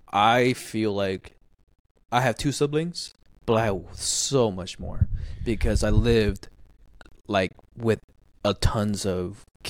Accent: Taiwan; I loved growing up in Taiwan and living in there, and definitely is my favorite place in the world to the places I have traveled so far.

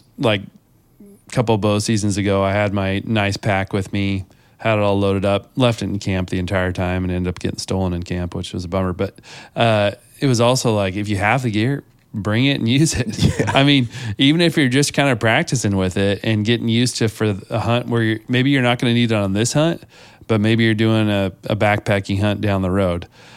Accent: Oregon, United States; we grew up hunting in Eastern Oregon

